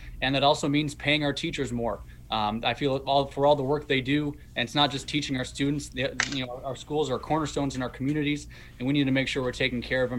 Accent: Missouri, United States; So I was born and raised here in the Northland. I grew up in the Liberty School system, so it would be an honor to represent my hometown community.

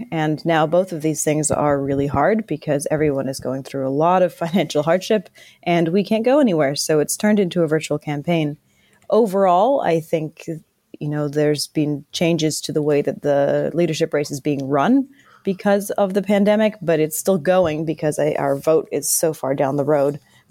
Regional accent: North Vancouver, British Columbia, Canada; Well, I grew up in North Vancouver

